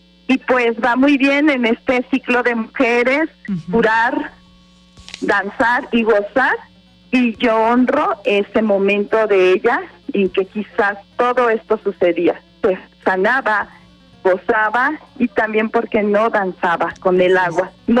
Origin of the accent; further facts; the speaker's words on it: Morelia, Michoacán, Mexico; Somos de Morelia, Michoacán, uh-huh, y somos tres bailarinas, tres coreógrafas que hemos estado presentes pues a lo largo de nuestros, ya todos tenemos 50 años